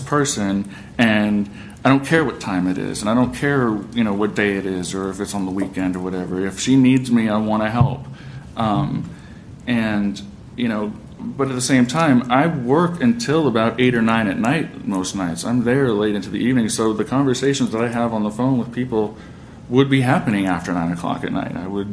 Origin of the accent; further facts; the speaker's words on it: Virginia, United States; I still do sometimes see people in Virginia, in my hometown, who I treated before.